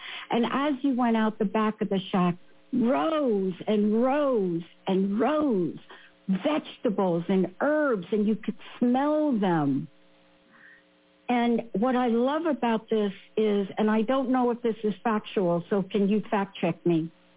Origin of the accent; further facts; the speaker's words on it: New York City, New York, United States; You know, I'm a kid from the Bronx, New York